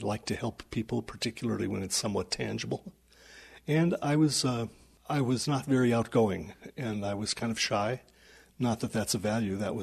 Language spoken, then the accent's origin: English; Butte, Montana, United States; I grew up in Butte. I was also born in Butte. Both of my parents were bookkeepers.